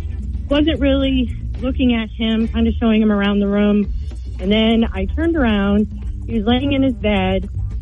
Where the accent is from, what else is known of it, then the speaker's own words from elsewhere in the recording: Penacook, New Hampshire, United States; I'm from Penacook, New Hampshire.